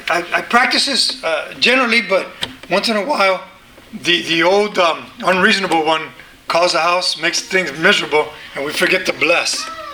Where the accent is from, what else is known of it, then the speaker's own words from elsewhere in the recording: the South, United States; I come from the South. It's no big deal.